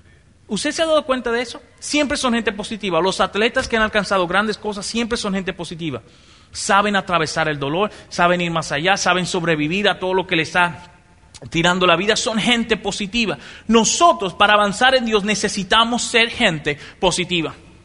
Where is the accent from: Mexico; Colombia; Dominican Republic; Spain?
Dominican Republic; yo vengo de la República Dominicana, más conocido por la tierra donde se juega mucho béisbol